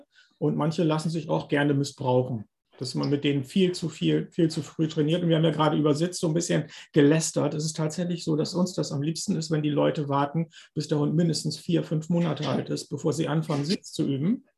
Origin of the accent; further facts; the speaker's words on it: Bremen, Germany; und jetzt kannst du wieder butschern gehen, wie wir bei uns in Bremen sagen.